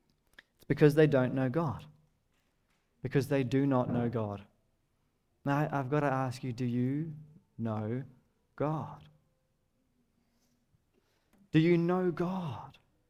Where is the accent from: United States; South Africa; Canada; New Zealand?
New Zealand; Now I know that we're in an easy season as Kiwi Christians.